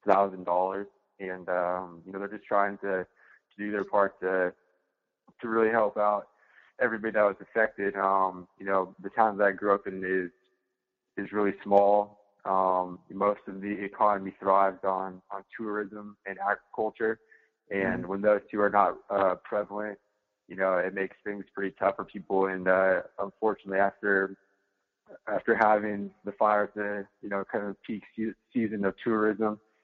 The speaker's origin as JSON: {"language": "English", "town": "Chelan", "region": "Washington", "country": "United States", "tie": "born or raised there", "said": "my hometown where I grew up in North Central Washington, really small community, Lake Chelan."}